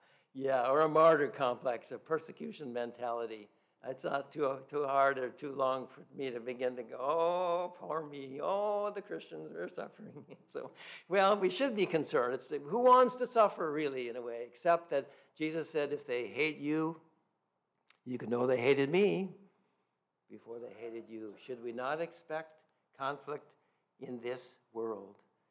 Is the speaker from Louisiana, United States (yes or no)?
no; Seattle, Washington, United States; I came as a pagan from Seattle and finished college up there in the fall of 69.